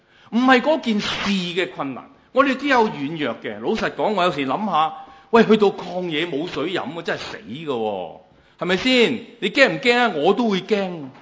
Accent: Hong Kong; 我而家今年信耶稣五十年，我喺香港一路长大

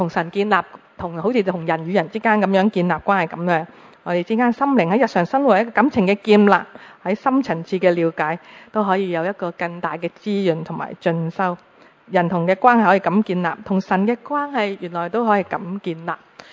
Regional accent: China

